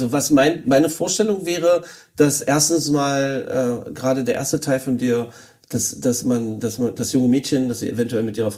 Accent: Magdeburg, Saxony-Anhalt, Germany; Da habe ich an dieser Stelle mal als Magdeburger jetzt mal ein Statement gesetzt

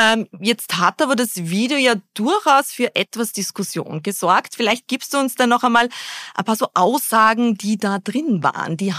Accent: Linz, Upper Austria, Austria; born or raised there

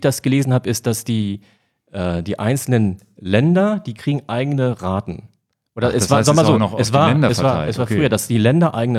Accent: Schleswig-Holstein, Germany; Also wenn ich jetzt als Schleswig-Holsteiner

